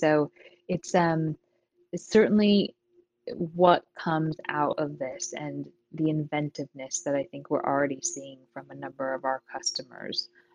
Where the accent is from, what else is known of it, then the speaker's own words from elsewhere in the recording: Lompoc, California, United States; born there; I was born in Lompoc.